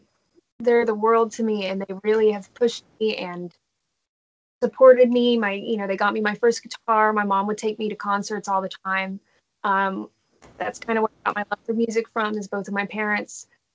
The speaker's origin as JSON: {"language": "English", "town": "Dallas", "region": "Texas", "country": "United States", "said": "And I'm from Dallas, which is a good like 9 hours away."}